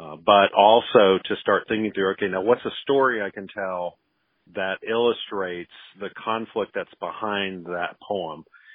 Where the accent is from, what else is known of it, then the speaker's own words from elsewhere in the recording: Mississippi, United States; I'm don't hold that against me, but I'm from Mississippi, and my dad's from Mississippi. My grandfather's from Mississippi.